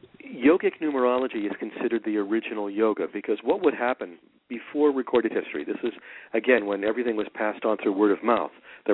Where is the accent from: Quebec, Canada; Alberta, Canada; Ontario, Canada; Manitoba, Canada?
Quebec, Canada; I'm from Quebec, so I have to honor that.